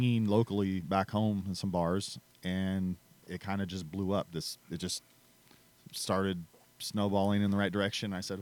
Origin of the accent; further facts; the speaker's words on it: Kelso, Washington, United States; now in Nashville, United States; From the Pacific Northwest. I'm up from a small town called Kelso, Washington.